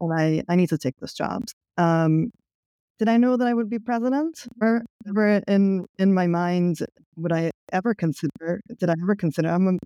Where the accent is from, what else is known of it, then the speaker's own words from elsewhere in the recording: New York City, New York, United States; Being a product of being an immigrant, growing up in New York City, having to suffer through housing insecurity as a kid